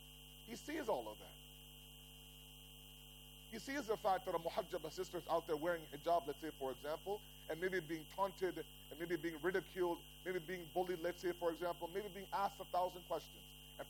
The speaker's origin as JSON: {"language": "English", "town": "Toronto", "region": "Ontario", "country": "Canada", "tie": "born or raised there", "said": "It's different than when I grew up in Toronto."}